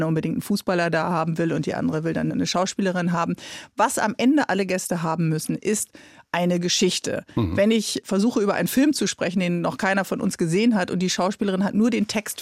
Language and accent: German; Bremen, Germany; Ich bin in Bremen aufgewachsen, in einem Drogen-, Punk- und Partyviertel.